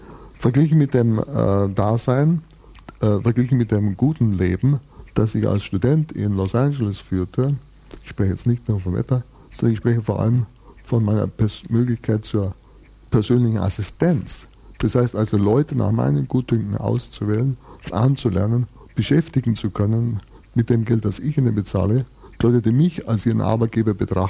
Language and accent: German; Bavaria, Germany; Ich komme ursprünglich aus Bayern, dem Alabama von Deutschland, das immer zu weit zurück lag.